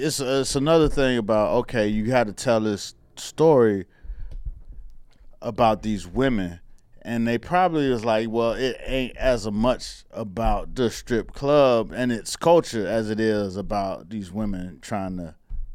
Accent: Miami, Florida, United States; I'm just saying, like a lot of drug dealers I knew growing up in Miami.

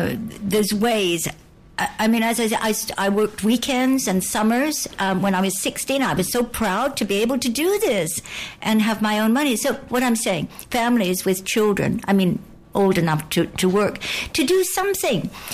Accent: Canada; growing up in Canada, we always wanted to work as soon.

